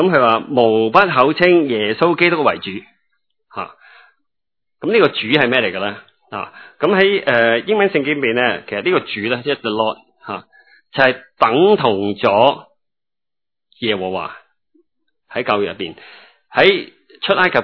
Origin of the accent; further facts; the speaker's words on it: China; 即是好像我们中国人即是中国人的社会里面你讲个名字出来就可以了。